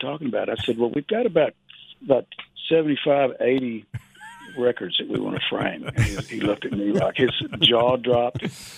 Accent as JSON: {"language": "English", "region": "Texas", "country": "United States", "tie": "born or raised there", "said": "And I'm from East Texas anyway. So we grew up behind the Pine Curtain."}